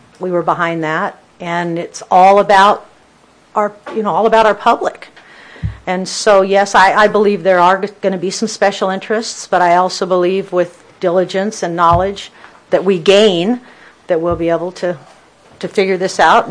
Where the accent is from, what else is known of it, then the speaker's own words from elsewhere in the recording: United States; I'm from Stone County, and I like Stone County zoning.